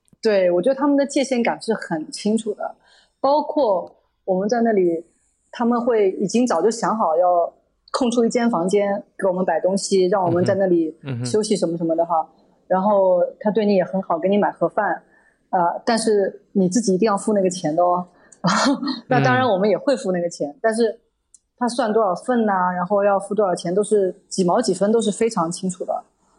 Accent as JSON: {"language": "Chinese", "region": "Shanghai", "country": "China", "tie": "born or raised there", "said": "比如说我小时候住在上海的时候"}